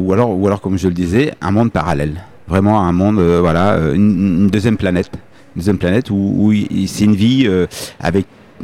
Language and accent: French; Nancy, Grand Est, France; Non. Alors moi, je suis de Nancy.